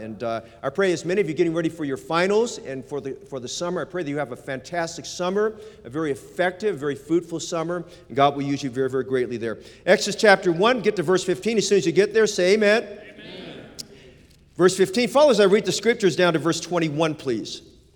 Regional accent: Oakland, California, United States; born there; I was born in the Bay Area, born in Oakland.

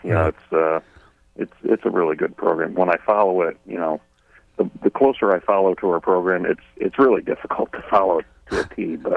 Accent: Northeast, United States; now in Colorado, United States; Like, I come from the Northeast, and I thought we got a lot of snow here.

